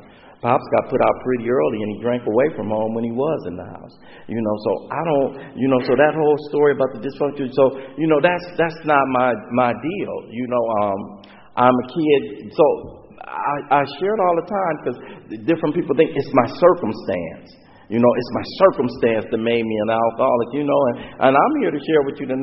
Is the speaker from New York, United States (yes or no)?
no; Los Angeles, California, United States; I'm growing up in South Central, you know.